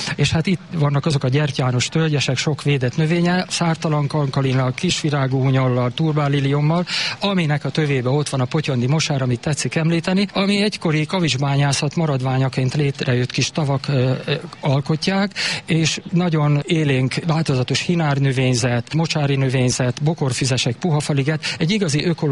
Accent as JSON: {"language": "Hungarian", "region": "Vas", "country": "Hungary", "tie": "born or raised there", "said": "A gyermekkorom is ide köt, a itt áthaladó Perint és Gyöngyös patakok partjain nőttem fel, meg a Kámoni Arborétumba."}